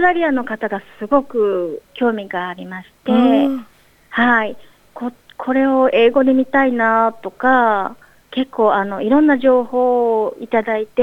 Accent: Kyoto, Japan; もちろん私自体が日本も古い歴史のある京都育ちでしたので、

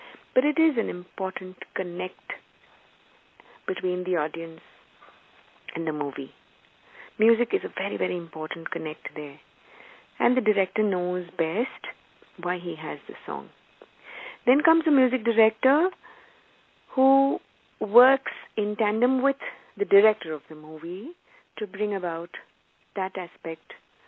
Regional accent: Mumbai, Maharashtra, India; also born or lived in Kolkata; now in Chennai, India; The reason being, I was born in Calcutta. And when I was young, a few years old, I came to Bombay. And then I now live in Chennai.

